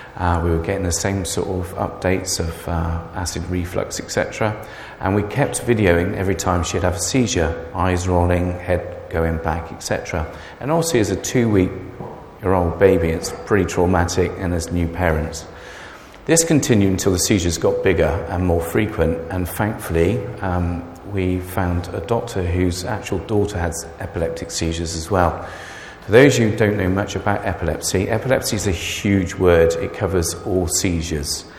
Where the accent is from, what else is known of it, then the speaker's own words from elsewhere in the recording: South West England, United Kingdom; I'm born and bred in Wiltshire from a farming family, quite a big family. And I was born and bred into a Baptist chapel.